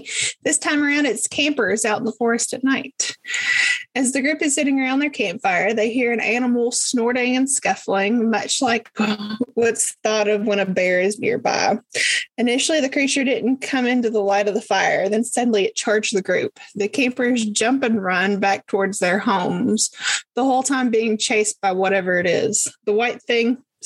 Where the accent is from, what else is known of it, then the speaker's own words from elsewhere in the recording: Appalachia, United States; Growing up in Appalachia, let me tell you, like when you are driving some of the back roads, one of your worst fears is something stepping out of the woods in front of you.